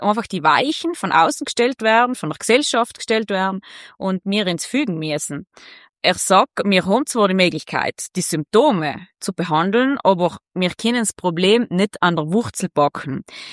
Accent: Ulten, Trentino-Alto Adige, Italy; ich komme aus Ulten, ich bin zusammen von kleinen Bergbauernhof aufgewachsen.

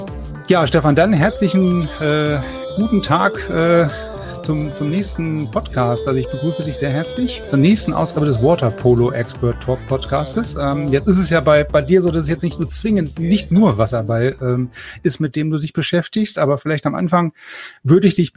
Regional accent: Laatzen, Lower Saxony, Germany; ich komme ja nun aus Laatzen

